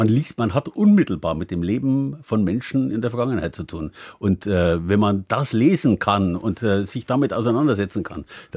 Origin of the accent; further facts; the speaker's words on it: Landshut, Bavaria, Germany; weil bayerisch zu reden, das haben alle Gymnasiallehrer bei uns so gemacht. Das war bei uns in Landshut damals noch üblich.